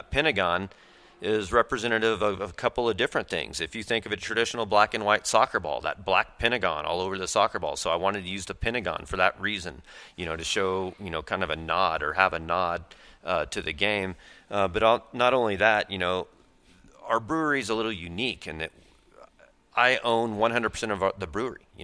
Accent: El Paso, Texas, United States; also born or lived in Lubbock / Austin / Houston; now in Dallas, United States; And I'm a Texan. I'm actually a seventh generation Texan if you go through my mom's side. I love Texas. I was born in El Paso. I lived in Lubbock. I lived in Austin and Houston and here in Dallas

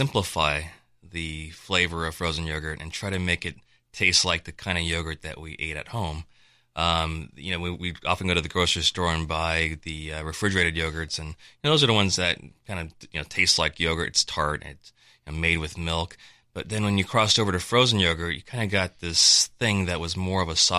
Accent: California, United States; Well, I grew up and lived in California all my life

